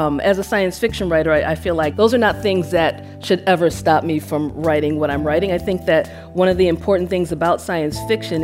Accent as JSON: {"language": "English", "country": "United States", "tie": "born or raised there", "said": "growing up in the United States versus with going to Nigeria, like, my world was always bigger."}